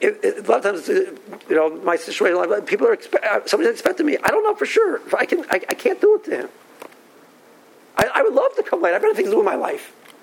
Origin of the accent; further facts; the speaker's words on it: Cleveland, Ohio, United States; now in Silver Spring, United States; I came from Cleveland, went to the out of town. I went to Tel Shiva, which is like, you know, straight, and I ended up in Silver Spring